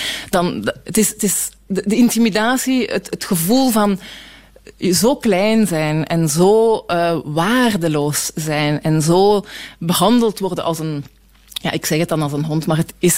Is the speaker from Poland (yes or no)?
no; Belgium; omdat ik natuurlijk als Belgische, is dat heel indrukwekkend om in zo'n realiteit terecht te komen